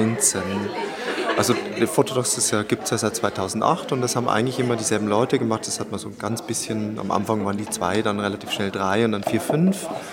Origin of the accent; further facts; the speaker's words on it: Munich, Bavaria, Germany; Wir sind alle aus München, mehr oder weniger, also Umkreis auch